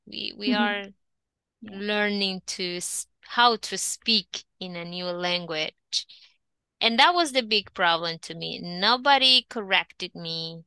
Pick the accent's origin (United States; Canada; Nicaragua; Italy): Nicaragua; I'm from Nicaragua.